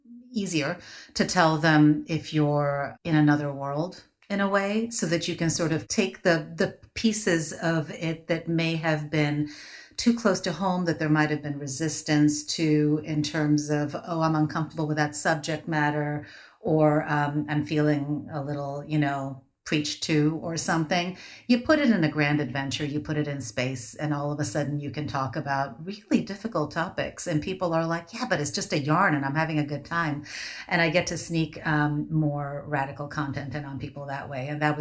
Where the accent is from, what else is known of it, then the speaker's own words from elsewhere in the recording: India; moved away; I think I might have attributed it to being Indian, because I feel like Indian people have like a really specific, like if you look at the like the Ramayana, there was a spaceship. Like I think we have very, very old school sci-fi cred.